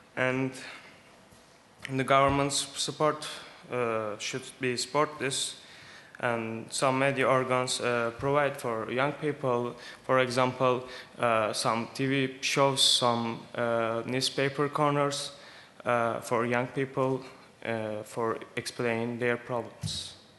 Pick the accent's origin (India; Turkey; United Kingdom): Turkey; English is a second language; Dear delegates … from Turkey.